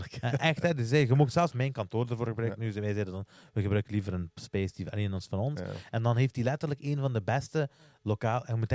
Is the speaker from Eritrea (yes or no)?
no; Houthalen, Flanders, Belgium; Ja, want ik ben van Houthalen. We zijn altijd van Houthalen.